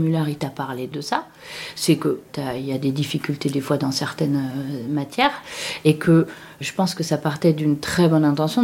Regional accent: Nantes, Pays de la Loire, France; Je suis née à Nantes, j'ai été à Nantes jusqu'à mes études supérieures.

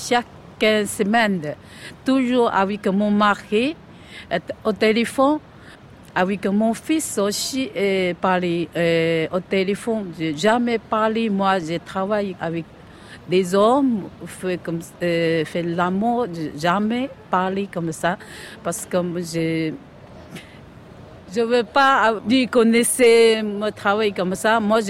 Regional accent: Hangzhou, Zhejiang, China; born there; French is a second language; Et je suis née à Hangzhou, en Chine.

